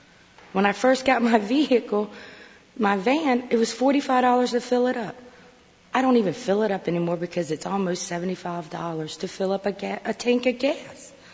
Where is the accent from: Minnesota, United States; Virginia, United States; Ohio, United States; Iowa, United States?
Virginia, United States; Louisa; also born or lived in New Orleans; I come from Louisa, Virginia. I had went to New Orleans for a while and had four sons. I came home.